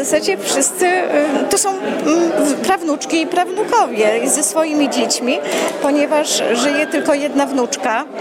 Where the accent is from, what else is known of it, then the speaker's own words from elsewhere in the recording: Lesser Poland, Poland; Akurat ja jestem spod Krakowa.